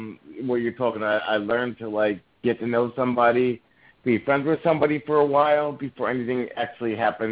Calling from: New Jersey, United States; I'm calling from New Jersey.

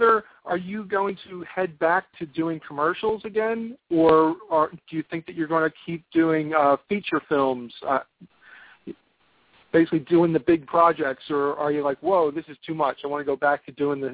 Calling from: Philadelphia, Pennsylvania, United States; calling from Philadelphia.

